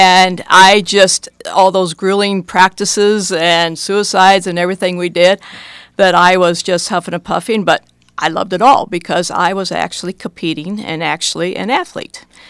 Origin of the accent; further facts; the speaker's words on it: Raymond, United States; I grew up in Raymond, went to school at Raymond, and as Fran and Carol related to, we had nothing. We did not even have GAA in Raymond.